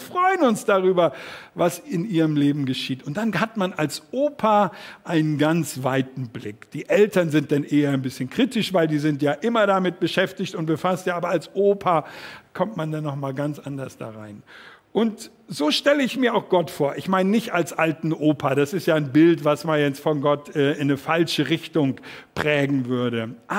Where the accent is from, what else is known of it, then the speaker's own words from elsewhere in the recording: Northern Germany, Germany; wie man so bei uns in Norddeutschland sagt